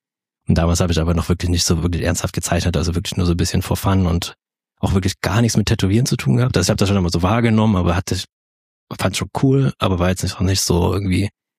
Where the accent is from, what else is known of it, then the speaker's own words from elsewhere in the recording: Dresden, Saxony, Germany; now in Leipzig, Germany; In Dresden.